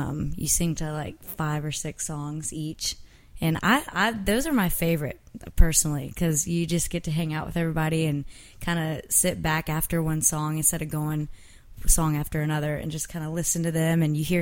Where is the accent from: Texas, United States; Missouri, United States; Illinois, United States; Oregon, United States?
Texas, United States; I'm from Texas.